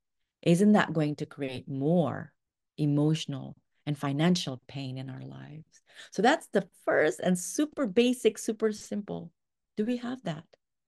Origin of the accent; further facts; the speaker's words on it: Indonesia; Again, I grew up in Indonesia, so mental health, it does not always or only mean the kind of therapy